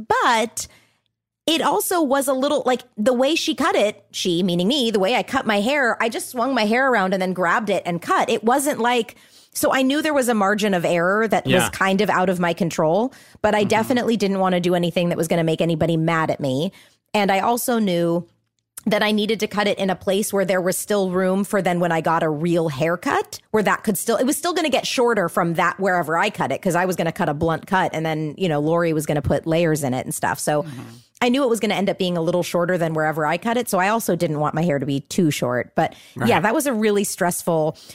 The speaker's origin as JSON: {"language": "English", "region": "California", "country": "United States", "said": "Yes, I mean, I'm from Orange County."}